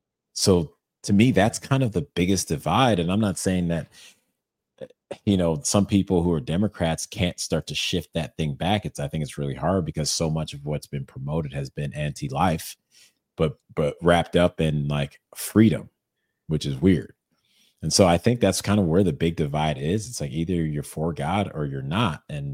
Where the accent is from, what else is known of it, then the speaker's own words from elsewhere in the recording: Evanston, Illinois, United States; also born or lived in Chicago / Iowa / Los Angeles; That's what I was taught my entire life growing up in Evanston, Chicago, Iowa, and then